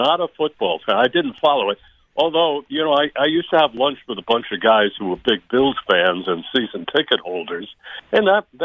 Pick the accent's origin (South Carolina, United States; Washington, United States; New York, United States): New York, United States; Brooklyn; I instead of becoming a Dodger fan growing up in Brooklyn, I was persuaded by my uncle to become a Yankee fan when I was little